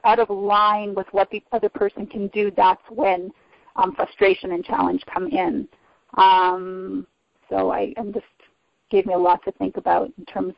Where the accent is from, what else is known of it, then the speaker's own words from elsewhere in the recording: Canada; I remember I come from Canada, so I come from a semi-socialist system.